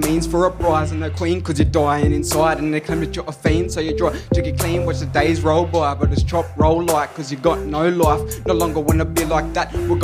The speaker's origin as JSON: {"language": "English", "town": "Nowra", "region": "New South Wales", "country": "Australia", "tie": "born or raised there", "also_born_or_lived": "Queanbeyan", "lives_now": "Bulleye, Australia", "said": "Well, I'm a First Nations artist from the Eora Nation. I was born in Queanbeyan, but grew up in Nowra and Wreck Bay area. I now live in Bulleye and work throughout all regional New South Wales."}